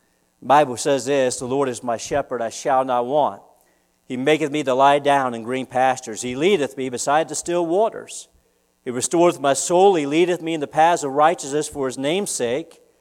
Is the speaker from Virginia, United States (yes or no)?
yes; Woodstock, Virginia, United States; I knew back when I grew up in Woodstock, Virginia, it used to be way back in the day nothing but sheep fields all around.